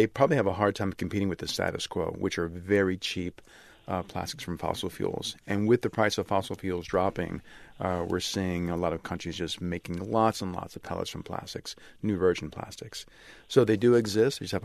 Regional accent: Louisiana, United States; I grew up in Louisiana and you'd always go to the Gulf and step in tar, always clean your feet after a day at the beach.

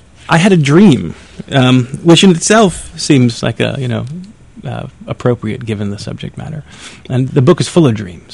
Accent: Queens, New York, United States; not just where I grew up in Queens.

